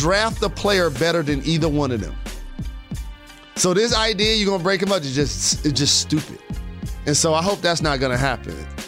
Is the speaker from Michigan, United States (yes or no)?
yes; Detroit, Michigan, United States; Like, I'm from Detroit, I stand on the table for mine.